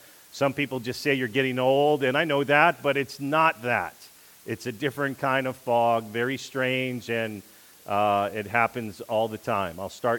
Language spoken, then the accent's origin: English; Chicago, Illinois, United States; I grew up in Chicago. Go Cubs, go.